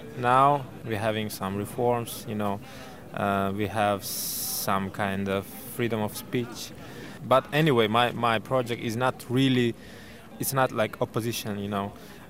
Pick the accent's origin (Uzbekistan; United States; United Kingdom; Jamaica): Uzbekistan; Tashkent; I'm from Tashkent and I'm living in Tashkent.